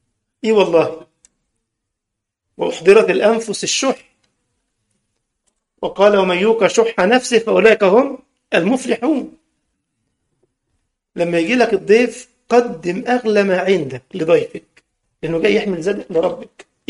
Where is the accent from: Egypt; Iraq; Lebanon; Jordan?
Egypt; كان زمان عندنا في مصر كان في حاجة اسمها السرير أبو عمدان